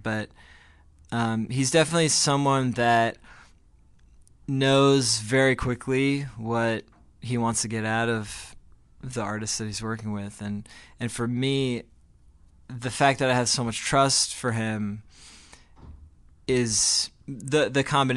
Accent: New Jersey, United States; Ezra and I grew up together in New Jersey, and we were in probably a dozen bands between like middle school and the end of high school.

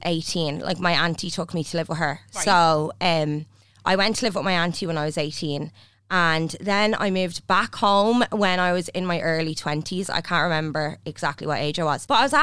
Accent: Drogheda, County Louth, Ireland; No, not from Dublin. I'm from Tully Allen, Drogheda.

